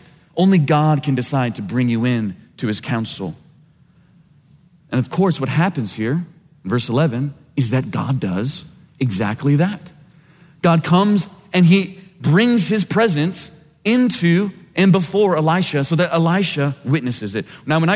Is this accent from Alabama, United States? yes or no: no; Kansas, United States; Well, I'm from Kansas.